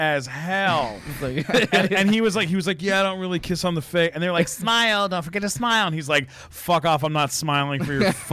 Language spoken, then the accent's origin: English; Florida, United States; I'm from Florida.